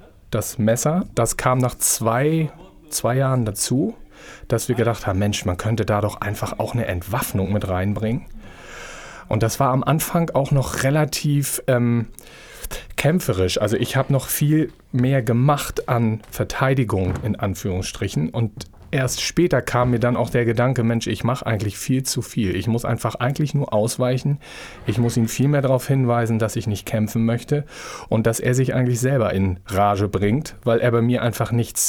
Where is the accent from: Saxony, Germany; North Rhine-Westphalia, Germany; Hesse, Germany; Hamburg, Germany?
Hamburg, Germany; Ich komme aus Hamburg.